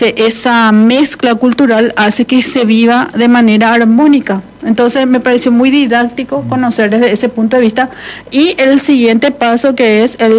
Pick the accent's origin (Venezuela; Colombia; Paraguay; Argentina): Paraguay; que queda a 324 kilómetros al este de la ciudad de Asunción, que es la capital de donde yo soy.